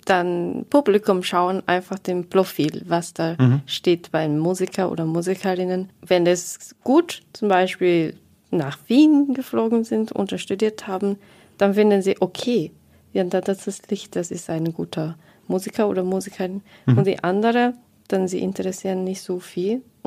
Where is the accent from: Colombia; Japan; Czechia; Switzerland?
Japan; German is a second language; Wir müssen, also als Japaner oder Japanerin, müssen wir eigentlich von euch viel lernen.